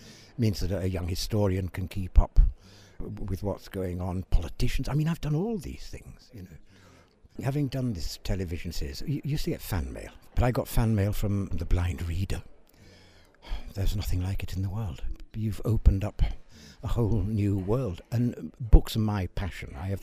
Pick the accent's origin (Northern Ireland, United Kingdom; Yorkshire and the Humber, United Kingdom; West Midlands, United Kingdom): Yorkshire and the Humber, United Kingdom; born there